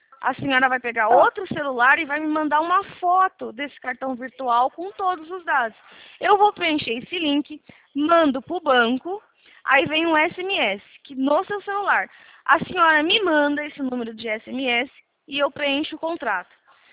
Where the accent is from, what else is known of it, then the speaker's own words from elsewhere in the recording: Atibaia, São Paulo, Brazil; eu sou de São Paulo. Aqui de Atibaia.